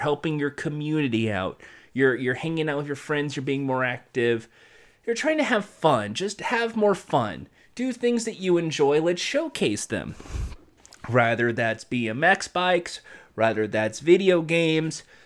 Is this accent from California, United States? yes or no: yes; Los Angeles, California, United States; they filmed many episodes of Wild and Crazy Kids at the park I grew up with here in Los Angeles.